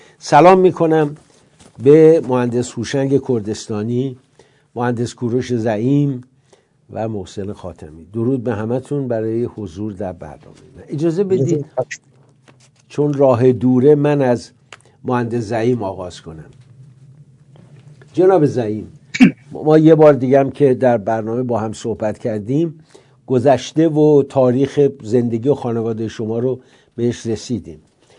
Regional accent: Iran; به عنوان یک ایرانی خجالت کشیدم

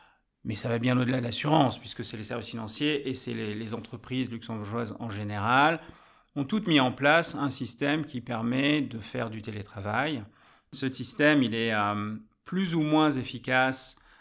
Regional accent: France; Alors, je suis français, hein, donc et je suis suffisamment vieux pour avoir vécu la transition des 39 heures vers les 35 heures en France.

